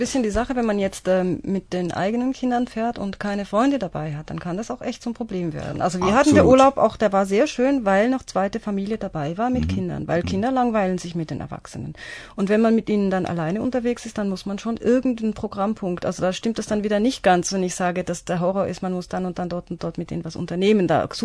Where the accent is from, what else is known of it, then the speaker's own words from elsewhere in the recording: Switzerland; now in Berlin, Germany; dass ich komme aus der Schweiz und mein Mann auch. Und wir sind jetzt in Berlin.